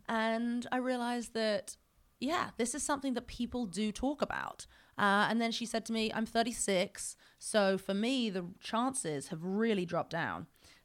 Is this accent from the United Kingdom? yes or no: yes; England, United Kingdom; As you can tell, guys, I'm English, and so always like to think with a global mind.